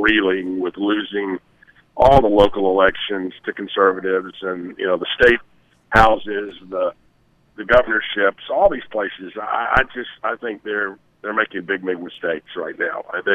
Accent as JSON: {"language": "English", "town": "Atlanta", "region": "Georgia", "country": "United States", "tie": "born or raised there", "said": "I grew up in Atlanta, have great respect for him."}